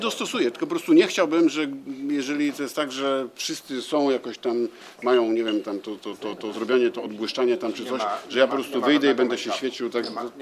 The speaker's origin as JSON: {"language": "Polish", "town": "Poznań", "region": "Greater Poland Voivodeship", "country": "Poland", "tie": "born or raised there", "said": "Ja się wychowałem na Dębcu"}